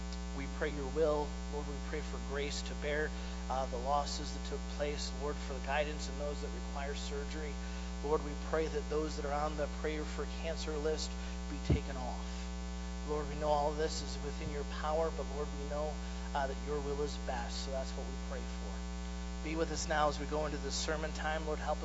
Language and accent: English; Michigan, United States; now I grew up driving in Michigan weather. I grew up driving down in Kentucky through the hills.